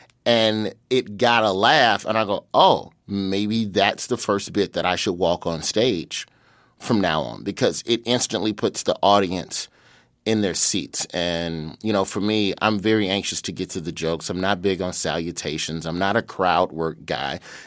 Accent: Alabama, United States; moved away as an adult; now in Los Angeles, United States; My first 9 years of comedy from 98 until I moved to Los Angeles, you know, I was a Southern and Midwest act.

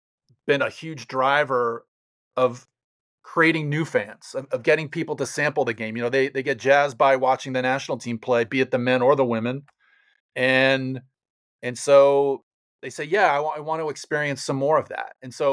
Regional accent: Fort Lauderdale, Florida, United States; I grew up in Fort Lauderdale, and I mean, the Strikers were our team.

